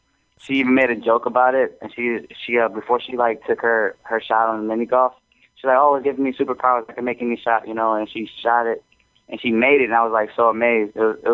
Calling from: Minnesota, United States; I'm calling from Minnesota.

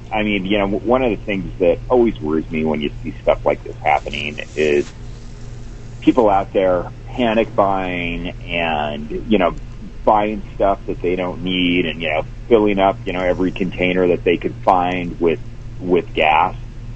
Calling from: Reno, Nevada, United States; Kevin, I am right here at the world headquarters of the Nevada Trucking Association in Reno, Nevada, watching it snow out my window.

